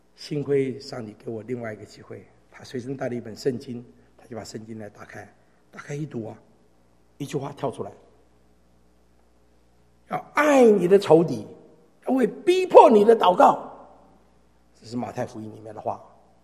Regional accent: Taiwan; 我是从台湾来的，

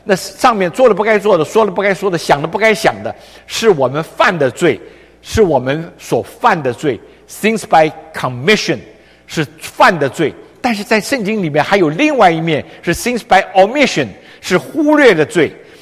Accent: China; 我们中国人怎么会？

